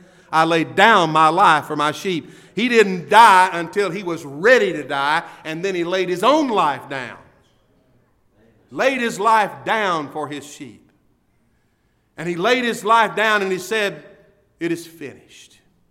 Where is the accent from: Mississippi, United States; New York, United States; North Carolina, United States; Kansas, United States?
Mississippi, United States; I'm kidding. I'm from Mississippi. What can I say?